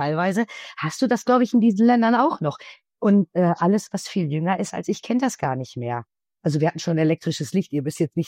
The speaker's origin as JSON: {"language": "German", "region": "North Rhine-Westphalia", "country": "Germany", "said": "ich bin jetzt etwas älter, ich kenne noch hier, ich komme aus dem Ruhrgebiet, ich kenne das noch, nach draußen zu gehen oder in den Keller zu gehen und die Kohleschaufel voll zu machen."}